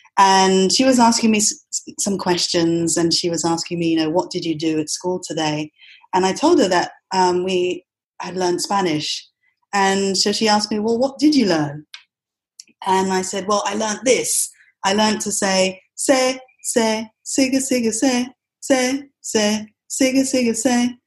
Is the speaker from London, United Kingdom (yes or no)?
yes; London, United Kingdom; born there; also born or lived in Trinidad and Tobago; I mean, I was born in London, England, but I did spend a couple of years in the Caribbean.